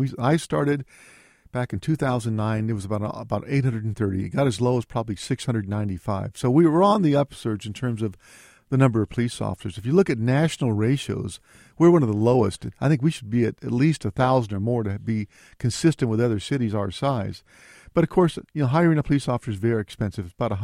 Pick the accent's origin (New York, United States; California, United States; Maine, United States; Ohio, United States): California, United States; Fresno; moved away as an adult; when I grew up on McKinsey Street in southeast Fresno by Belmont and Cedar. And when I left by my college years in the late 60s, early 70s, it was already started to decline.